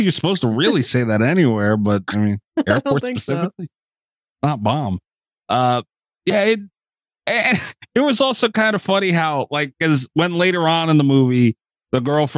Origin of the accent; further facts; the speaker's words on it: United States; Yeah, I was like, I'm an American.